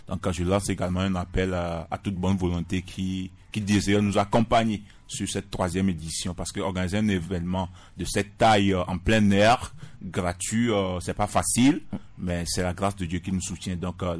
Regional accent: Togo; nous sommes tous des Togolais

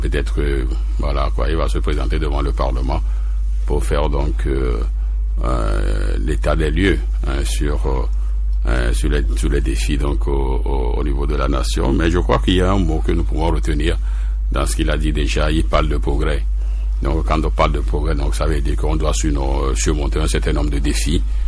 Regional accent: Togo; oui, en tant que Togolais, on ne peut qu'envier cela.

